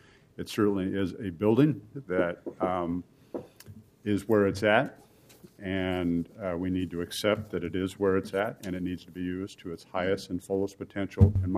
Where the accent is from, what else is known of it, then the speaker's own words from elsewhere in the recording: Portland, Oregon, United States; I grew up in Inner Northeast Portland. I went to my first concert at the Memorial Coliseum.